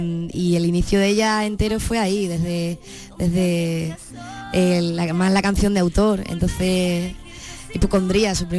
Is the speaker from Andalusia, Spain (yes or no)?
yes; Huelva, Andalusia, Spain; que yo soy de Huelva, que yo también tengo de aquí, ¿no?